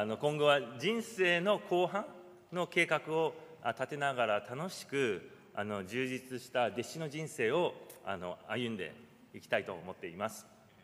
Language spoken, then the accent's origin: Japanese; Hong Kong; Japanese is a second language; moved away as an adult; now in Japan; 幼少の頃から香港で育ったため、現地の言葉ができるということで、日々広東語を使って